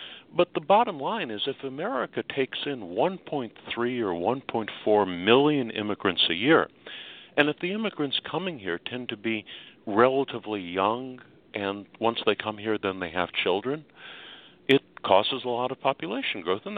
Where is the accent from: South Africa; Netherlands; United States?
United States; Los Angeles, California; our population is 150% larger than it was when I was a child growing up in Los Angeles.